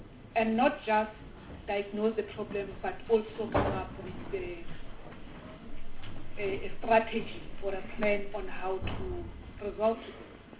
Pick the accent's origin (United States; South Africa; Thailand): South Africa